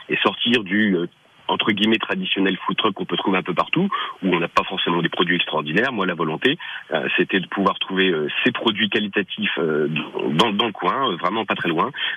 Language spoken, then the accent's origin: French; Bourgogne-Franche-Comté, France; je suis originaire de Bourgogne, un petit village viticole en Bourgogne, où on a un petit bout de terrain où mes parents ont des vignes, et le lieu s'appelle le Tout du Cru.